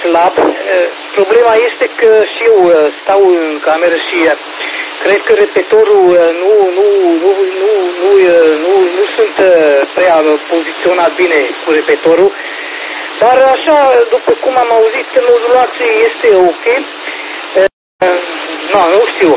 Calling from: Suceava, Suceava County, Romania; sunt acum din Suceava.

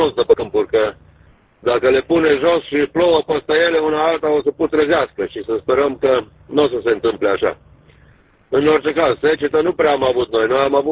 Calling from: Calgary, Alberta, Canada; QTH Calgary, Alberta, Canada.

